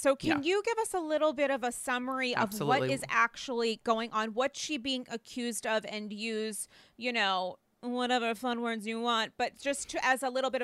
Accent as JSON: {"language": "English", "region": "New York", "country": "United States", "said": "Yeah, as a New Yorker, we do not fuck around."}